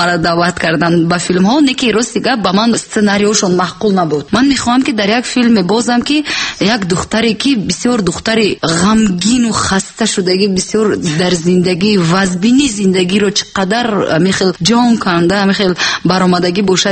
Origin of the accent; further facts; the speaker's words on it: Tajikistan; first language Tajik; تمام ملتی که در بر من هستند مثلا دونن که زبان تاجیکی زبان مادری من چیست.